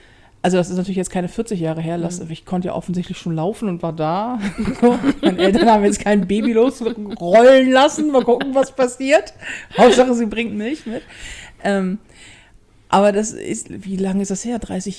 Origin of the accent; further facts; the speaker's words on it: Hamburg, Germany; ich bin ja in Hamburg groß geworden, so. Und ja, durch und durch Hamburgerin.